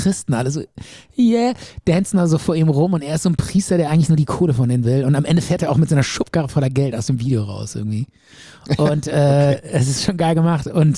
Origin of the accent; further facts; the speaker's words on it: Rhineland, Germany; als Rheinländer, ne?